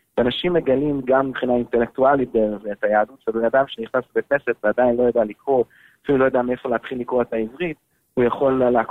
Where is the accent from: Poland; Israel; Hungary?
Hungary; Hebrew is a second language; בערך עד גיל 11-12, אז עד 1990, שאז היה נפילת שלטון הקומוניסטי, אז הגיע להונגריה